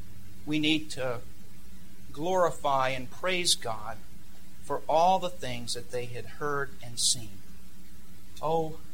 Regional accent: the South, United States; I was raised in the South and went to church most every Sunday.

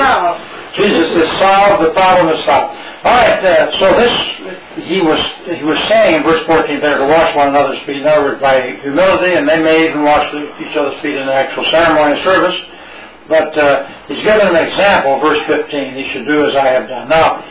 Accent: Missouri, United States; See, I'm from Missouri. See, I want to see. You show me.

